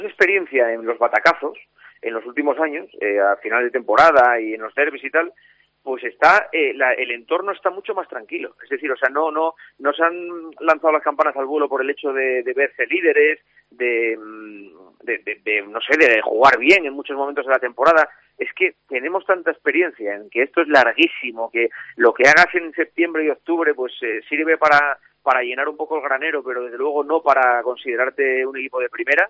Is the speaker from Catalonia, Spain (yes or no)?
no; Asturias, Spain; Cuando me preguntan de dónde soy, yo soy asturiano. Y soy asturiano como los de Oviedo y como los de Avilés y como los de Pola y como los de Cangas de Onís.